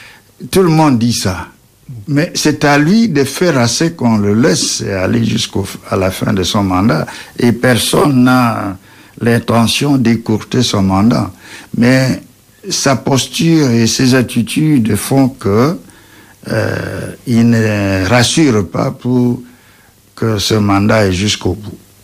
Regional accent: DR Congo; Nous sommes des Congolais, des patriotes, et nous réfléchissons pour l'avenir de notre pays.

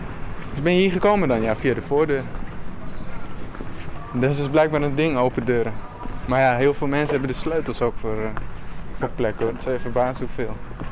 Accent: Amsterdam, North Holland, Netherlands; Ik wou ook heel graag dat iedereen wist dat ik uit Zuidoost kwam.

